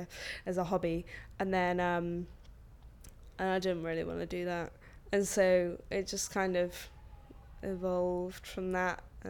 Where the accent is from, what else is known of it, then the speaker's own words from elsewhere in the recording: Bristol, South West England, United Kingdom; I'm 18, I'm from Bristol.